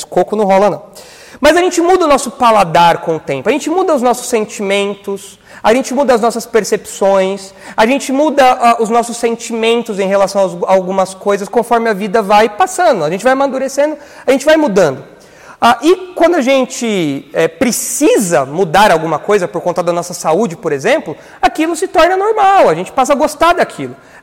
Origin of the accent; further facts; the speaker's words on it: São Paulo, Brazil; Sou paulista, mas deveria ter nascido em Minas.